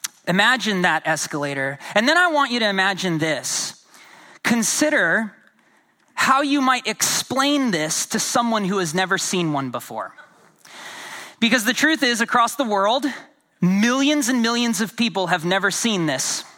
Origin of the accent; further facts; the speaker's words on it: Portland, Oregon, United States; I am born and raised in Southeast Portland in the city, and was doing ministry here, got married here